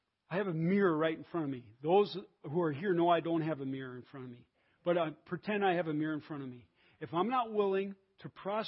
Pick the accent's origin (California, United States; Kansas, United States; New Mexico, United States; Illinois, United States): California, United States; I'm from California, but people from Minnesota are going to be very, very uncomfortable.